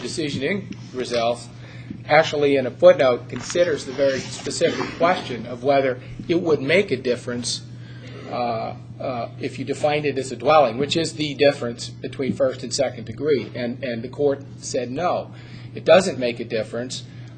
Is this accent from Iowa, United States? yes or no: no; Anchorage, Alaska, United States; I'm here from Anchorage, Alaska, to represent David Waits.